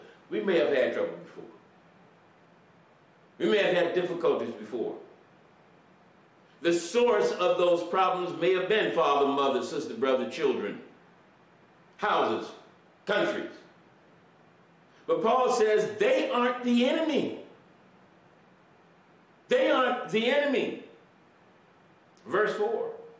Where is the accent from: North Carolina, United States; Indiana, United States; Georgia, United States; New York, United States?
Indiana, United States; Indianapolis; hailing from my birthplace, my hometown birthplace of Indiana, Indianapolis, where my wife is now.